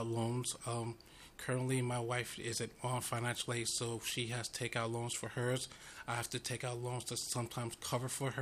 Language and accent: English; New York, United States; I was born and raised in New York.